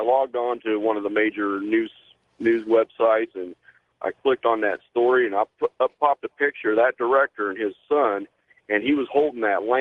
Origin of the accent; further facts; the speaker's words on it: Champaign, Illinois, United States; Hi, George. … I'm from Champaign, Urbana, Illinois.